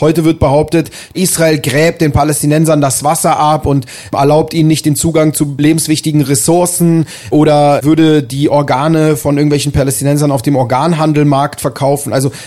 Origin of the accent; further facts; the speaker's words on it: Berlin, Germany; Aber ich bin halt hier in Berlin aufgewachsen.